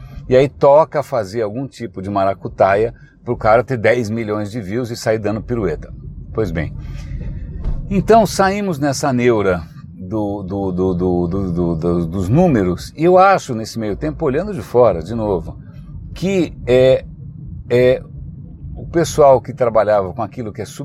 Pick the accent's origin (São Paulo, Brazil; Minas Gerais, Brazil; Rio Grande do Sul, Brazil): São Paulo, Brazil; eu cresci aqui no centro de São Paulo, eu cresci aqui na Praça da República, na Avenida São Luís, aqui na Rua Boa Vista.